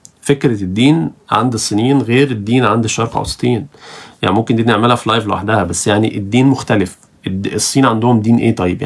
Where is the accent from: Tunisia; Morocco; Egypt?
Egypt; زي الاسكندرانيه عندنا في مصر